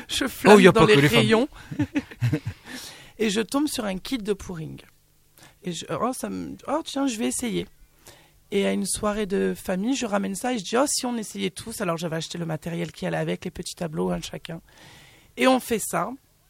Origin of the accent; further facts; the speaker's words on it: Paris, Île-de-France, France; De Paris.